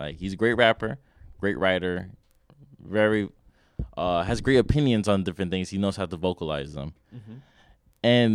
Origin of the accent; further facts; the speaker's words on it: Queens, New York, United States; Because I'm from Queens.